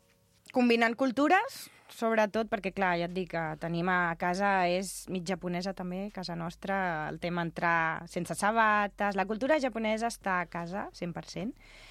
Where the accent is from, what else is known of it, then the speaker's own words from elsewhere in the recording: Catalonia, Spain; No, jo sóc catalana, jo sóc normal, jo sóc d'aquí.